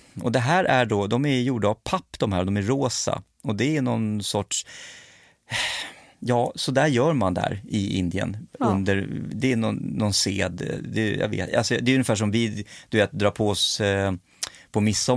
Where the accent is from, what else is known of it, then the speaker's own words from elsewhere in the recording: Stockholm, Stockholm County, Sweden; Jag var från Stockholm och hade ingen aning om hur man befinner sig ute i skogen